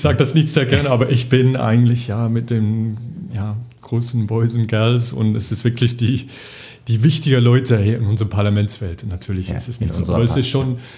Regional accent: England, United Kingdom; German is a second language; moved away as an adult; now in Brussels, Belgium; also ich komme aus England, Akzent, hallo, ja. ich habe Europapolitik studiert und ganz lange her kam ich nach Brüssel

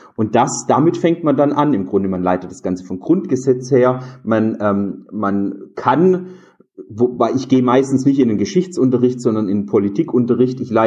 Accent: Southern Germany, Germany; Bei uns im Süden, also gerade in Süddeutschland, Bayern, Baden-Württemberg, haben Jugendoffiziere überhaupt kein Problem.

